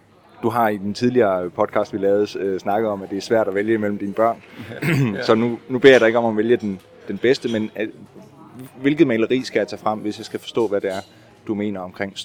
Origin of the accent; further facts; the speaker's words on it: Balling, Central Denmark Region, Denmark; det foregår i den by, jeg er vokset op i Balling, ja. I nærheden af Skive.